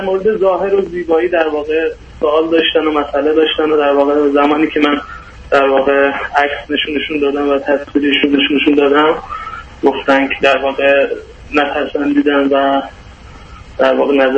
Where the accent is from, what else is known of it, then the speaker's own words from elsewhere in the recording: Khorasan, Iran; در ایران من در واقع در خراسان شهر خودم.